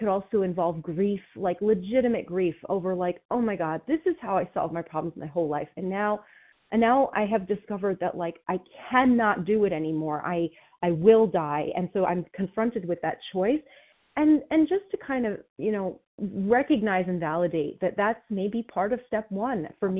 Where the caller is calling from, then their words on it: New Jersey, United States; I'm from New Jersey, and I'm recovered for today.